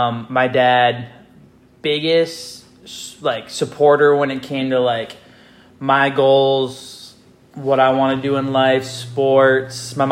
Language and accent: English; Kentwood, Michigan, United States; Okay, so I am from Grand Rapids, Michigan, little suburb area called Kentwood. So basically grew up there, played sports my whole life, went to high school, East Kentwood High School.